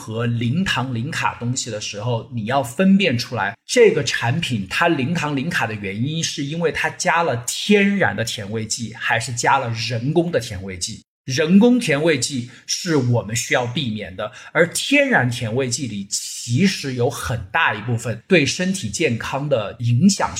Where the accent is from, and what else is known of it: China